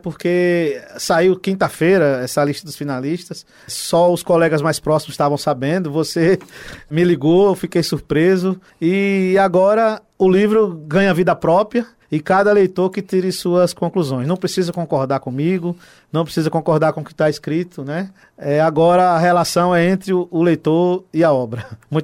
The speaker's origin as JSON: {"language": "Portuguese", "town": "Itabaiana", "region": "Sergipe", "country": "Brazil", "tie": "born or raised there", "moved": "as an adult", "said": "Saí de Itabaiana com 18 anos para ser marinheiro."}